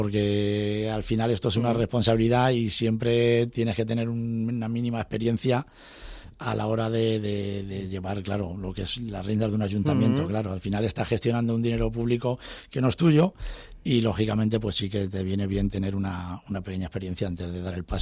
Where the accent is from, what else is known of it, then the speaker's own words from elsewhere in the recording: Aldea del Fresno, Community of Madrid, Spain; Bueno, no nací en Aldea del Fresno, nací en Madrid.